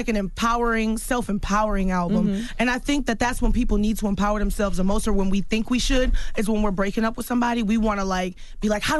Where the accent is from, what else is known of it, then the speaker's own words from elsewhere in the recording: Houston, Texas, United States; Growing up in Houston, I was teased a lot in middle school for being nerdy or playing the flute.